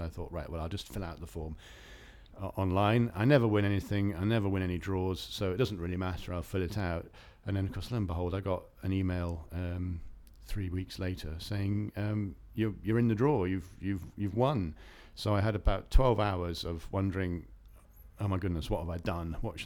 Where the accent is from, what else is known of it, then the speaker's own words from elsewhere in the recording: Nailsworth, South West England, United Kingdom; I'm 51 and I'm from Nailsworth in Gloucestershire.